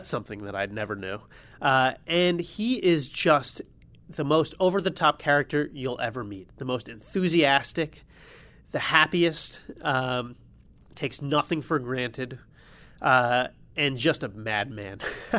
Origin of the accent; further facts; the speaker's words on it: South Orange, New Jersey, United States; I grew up in New Jersey. I grew up in South Orange